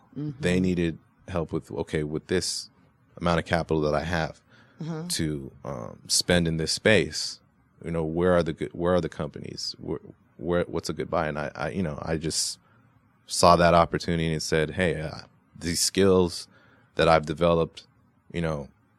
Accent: California, United States; Because I went, okay, so I grew up in Southern California.

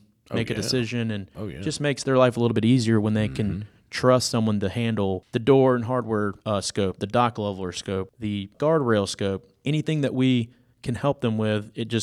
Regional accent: Mobile, Alabama, United States; We ended up actually moving back to my hometown of Mobile, Alabama.

